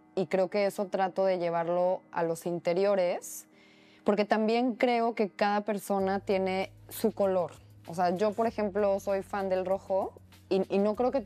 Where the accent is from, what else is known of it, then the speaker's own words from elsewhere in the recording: León, Guanajuato, Mexico; also born or lived in Mexico City; yo soy guanajuatense, soy de León, y después de eso estuve un tiempo viviendo en Ciudad de México, aprendí un montón sobre la práctica acá. Pero luego, después de pandemia y por cosas de la vida, regresé a mi estado